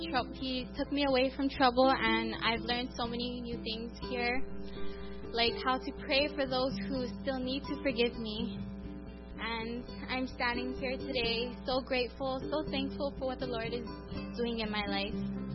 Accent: Haiku, Hawaii, United States; I'm from Haiku, Maui.

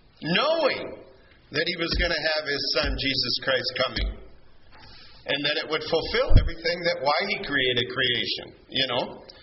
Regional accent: Iowa, United States; also born or lived in Minnesota; live, and I think it happened to be a Lutheran church, which I was brought up in. You know, and when we moved from Iowa to Minnesota, you had to find a Missouri Senate church, you know, to belong to.

